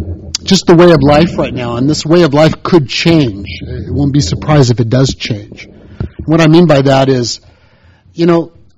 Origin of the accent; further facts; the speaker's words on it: United States; I'm American, they're British, we speak the same language generally.